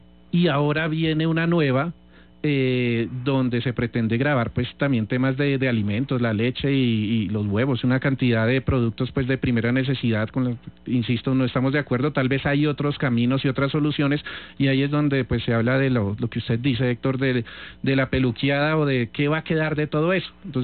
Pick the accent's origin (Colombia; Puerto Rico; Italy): Colombia; Colombia no es más que el reflejo de lo que somos los colombianos